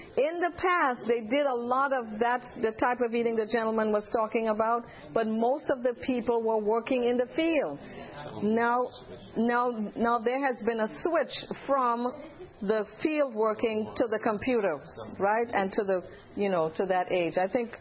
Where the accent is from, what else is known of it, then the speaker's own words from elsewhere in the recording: Trinidad & Tobago; when my husband and I were missionaries in Trinidad originally, I'm from Trinidad